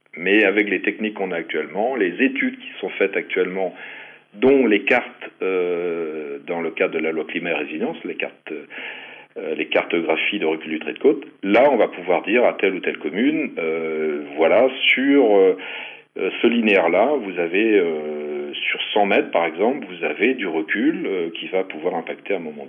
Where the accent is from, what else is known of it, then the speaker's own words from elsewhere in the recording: Brittany, France; ça se fait chez nous, en Bretagne